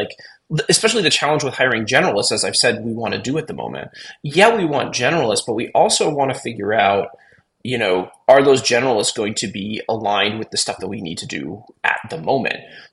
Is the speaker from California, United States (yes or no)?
yes; San Francisco, California, United States; I'm, you know, born and raised in San Francisco, big Golden State Warriors fan.